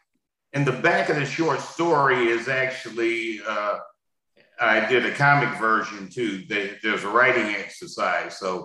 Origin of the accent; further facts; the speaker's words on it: Detroit, Michigan, United States; born there; I was born in Detroit, Michigan.